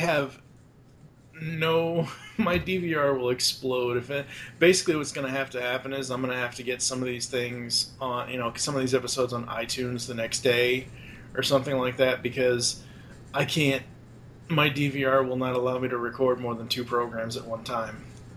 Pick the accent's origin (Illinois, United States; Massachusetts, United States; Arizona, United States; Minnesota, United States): Massachusetts, United States; Boston; I love the New England Patriots because I'm from Boston, Massachusetts